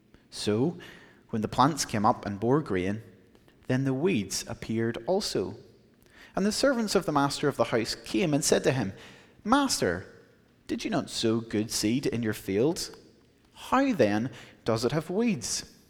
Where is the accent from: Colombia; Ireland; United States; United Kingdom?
Ireland; I am here from Ireland.